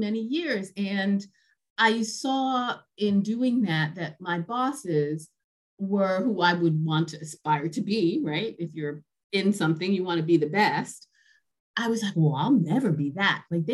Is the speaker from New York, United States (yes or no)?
yes; Brooklyn, New York, United States; Born and raised in Brooklyn, went to college, went to Harvard undergrad, went to Harvard Business School.